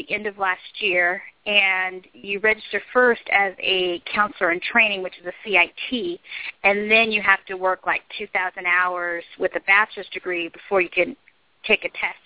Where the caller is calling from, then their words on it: Arkansas, United States; from Arkansas.